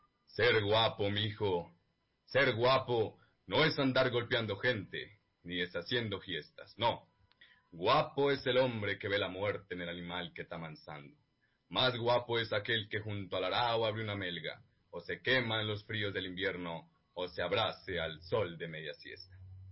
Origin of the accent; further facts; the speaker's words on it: San Pablo de Borbur, Boyacá, Colombia; soy del occidente de Boyacá, del municipio de San Pablo de Borbur.